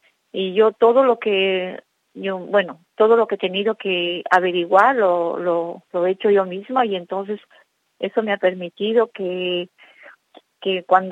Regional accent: Ecuador; Yo soy de Ecuador

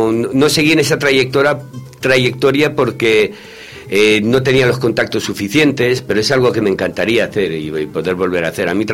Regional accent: Spain; yo soy español en el fondo de mi alma totalmente.

